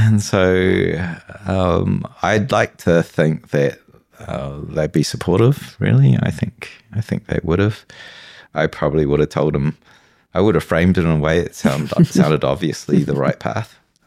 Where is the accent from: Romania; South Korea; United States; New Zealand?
New Zealand; also born or lived in Hong Kong; I'm from a Chinese family, right? I was born in Hong Kong. Mm-hmm. I was raised in New Zealand.